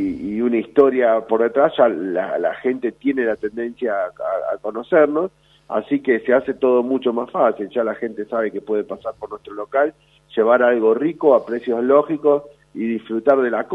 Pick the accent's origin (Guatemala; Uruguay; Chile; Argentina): Argentina; San Juan; empezó ahora mi papá en el año 80 a comercializar los productos que traíamos de San Juan, porque somos todos sanjuaninos